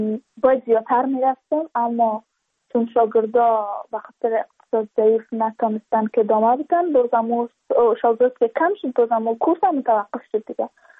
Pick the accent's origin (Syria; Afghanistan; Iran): Afghanistan; Badakhshan; چون ما از بدخشان هستیم.